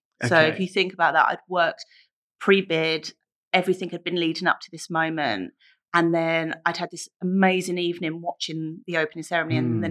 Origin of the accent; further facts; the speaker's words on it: London, United Kingdom; You know, I grew up in the East End, and then my life has led me all over the places.